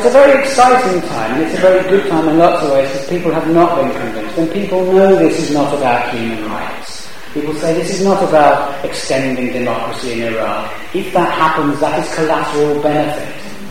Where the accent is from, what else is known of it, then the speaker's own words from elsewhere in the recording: Aldershot, South East England, United Kingdom; I grew up in Aldershot and there was spent ordnance all over the place